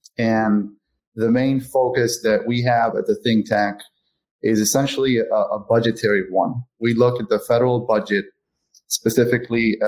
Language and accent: English; Puerto Rico; First of all, I was born and raised in Puerto Rico. So I'm from the place that we'll be talking about today.